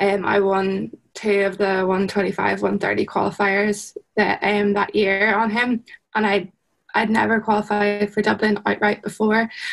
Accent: Northern Ireland, United Kingdom; I'm from Fermanagh in Northern Ireland

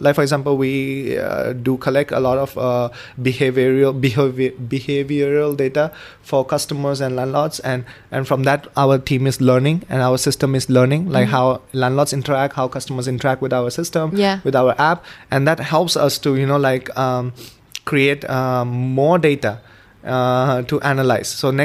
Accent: India; moved away; Because I came from India where the market was a little bit more evolved

